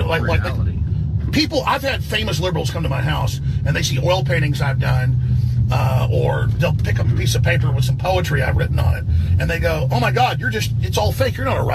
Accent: Texas, United States; accent: Texas; I do have a Texas accent. I am from Texas. People think you're dumb if you're from Texas.

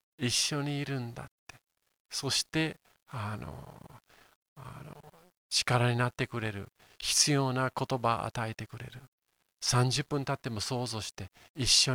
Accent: Yokohama, Kanagawa, Japan; 私が横浜育ちなんですけれども、私生まれ育てられた家は山手にあるんですね。

